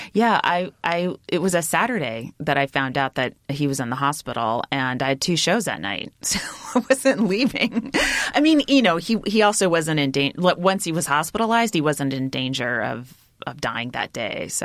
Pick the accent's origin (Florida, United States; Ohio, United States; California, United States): California, United States; I'm from the Bay Area, so I have, there's a million places I could go up and perform